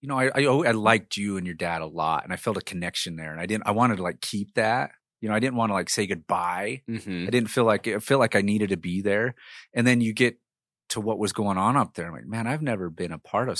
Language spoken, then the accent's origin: English; Salt Lake City, Utah, United States; You know, you've got these large urban sprawls and which is where I grew up. I grew up in Salt Lake City.